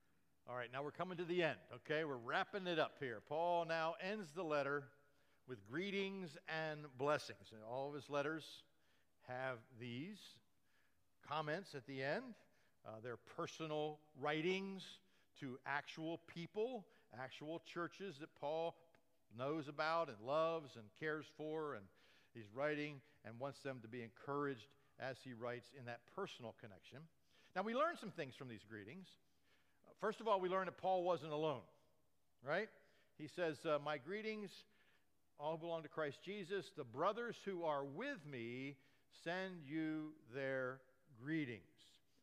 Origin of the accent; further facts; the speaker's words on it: United States; I'm an American.